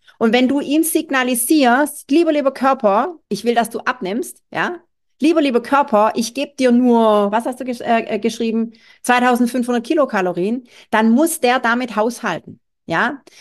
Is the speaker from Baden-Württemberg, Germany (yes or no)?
yes; Baden-Württemberg, Germany; bei mir als Schwabe